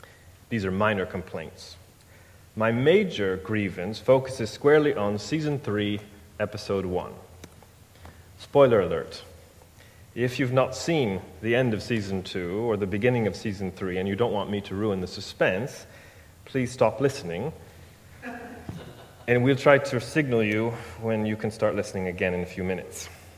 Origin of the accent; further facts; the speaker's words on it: United States; Indeed, as an American, I was perhaps more relieved than most